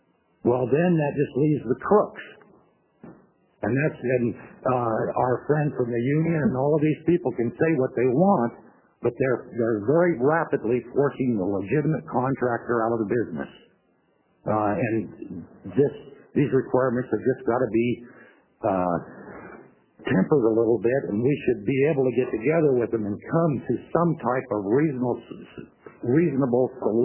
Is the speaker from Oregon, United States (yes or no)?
yes; Albany, Oregon, United States; I'm from Albany, Oregon.